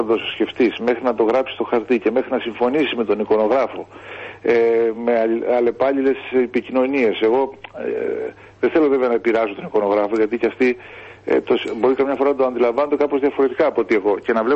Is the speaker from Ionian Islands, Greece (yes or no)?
yes; Meganisi, Ionian Islands, Greece; εγώ μεγάλωσα στο Μεγανήσι της Λευκάδας, σε ένα μικρό νησάκι.